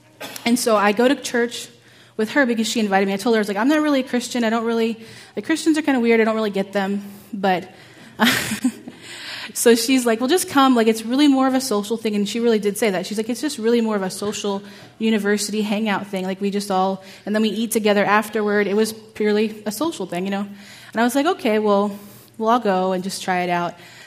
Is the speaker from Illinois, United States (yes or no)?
no; Houston, Texas, United States; I grew up in Houston, Texas, so there's lots of different cultures and different faiths there.